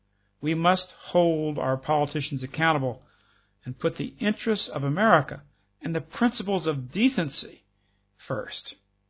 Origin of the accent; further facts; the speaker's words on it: United States; As an American, it hurts my heart